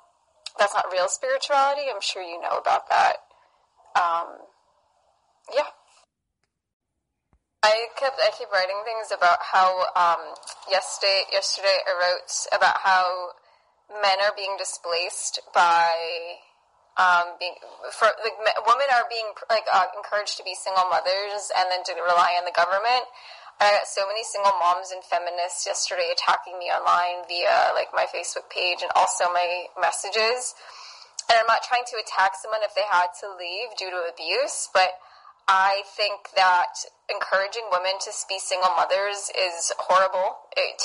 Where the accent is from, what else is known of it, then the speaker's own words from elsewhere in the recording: New York, United States; I don't think I have any accent, and I think speaking quickly, that's probably from me being a New Yorker.